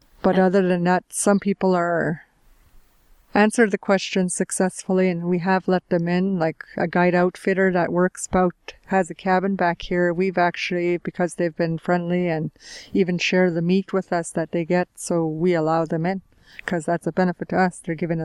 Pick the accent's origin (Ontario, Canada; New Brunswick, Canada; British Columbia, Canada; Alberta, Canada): British Columbia, Canada; I come from the Unist'ot'en clan, Githsehu, also known as, and I'm appointed spokesperson from my chiefs